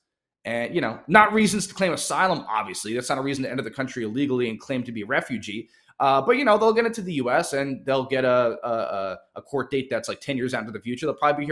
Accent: United States; And then when they find out I'm an American, they want nothing to do with me.

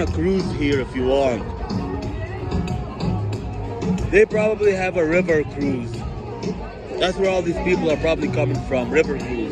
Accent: Florida, United States; So, I'm from Florida. We have all this stuff in Florida, so it ain't all that for me.

